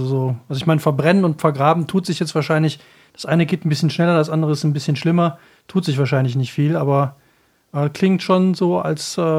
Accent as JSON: {"language": "German", "region": "Rhineland", "country": "Germany", "said": "Für mich als Rheinländer ist ja alles oberhalb von Leverkusen, ist ja eigentlich schon"}